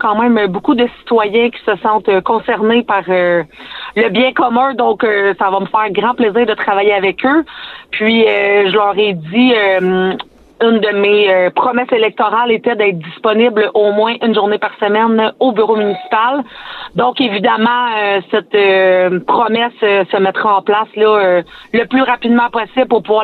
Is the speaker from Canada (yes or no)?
yes; Saint-Ambroise-de-Kildare, Quebec, Canada; faire un retour aux sources chez moi à Saint-Ambroise-de-Kildare. Donc, je suis vraiment contente de revenir littéralement chez moi, donc sur les terres familiales